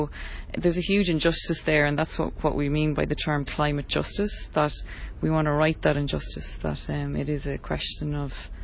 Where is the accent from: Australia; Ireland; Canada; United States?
Ireland; yeah, I'm from Ireland and we're really crap at this